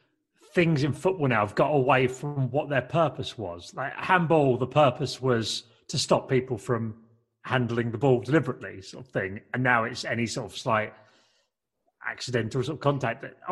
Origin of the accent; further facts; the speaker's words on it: South East England, United Kingdom; I grew up in Kent in the 1980s